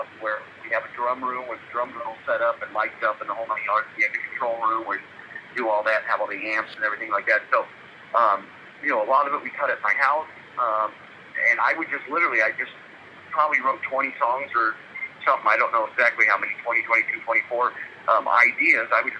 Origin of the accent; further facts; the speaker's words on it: California, United States; I'm from Southern California, so people were like … crazy back then.